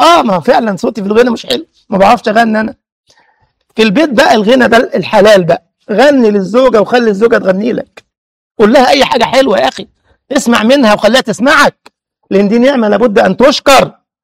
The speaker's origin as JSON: {"language": "Arabic", "country": "Egypt", "said": "مش انا قلت لك زمان كان عندنا في مصر يقولوا لنا كده ايه"}